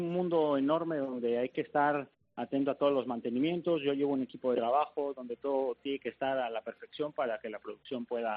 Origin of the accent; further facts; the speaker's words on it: Mexico; born there; also born or lived in Spain; Mira, yo nací en México, mi padre es español, uh-huh. Y viví muchos años en España, he vivido en Barcelona, en Madrid, en Toledo